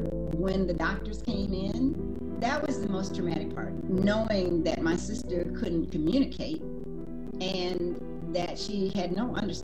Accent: Michigan, United States; now in Ocoee, United States; I'm originally from Michigan. In our family, we had four brothers.

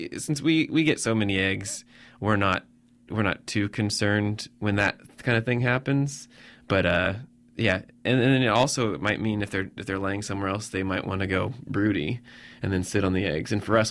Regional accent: Midwest, United States; I feel like I grew up in the Midwest, you know, white bread and potatoes.

